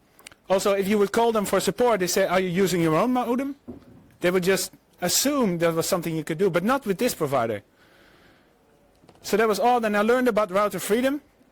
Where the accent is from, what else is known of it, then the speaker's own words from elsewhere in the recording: Netherlands; English is a second language; Even though I'm from the Netherlands, I care about this, I can do in Dutch.